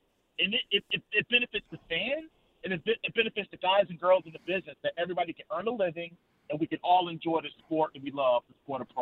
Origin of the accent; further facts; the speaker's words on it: New Jersey, United States; So I was born and raised in North Jersey, so I was a big, you know, obviously WWF fan growing up.